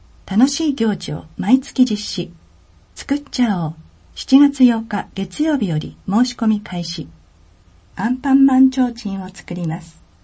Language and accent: Japanese; New Zealand; Japanese is a second language; 今回は、私の出身国、ニュージーランドを紹介します。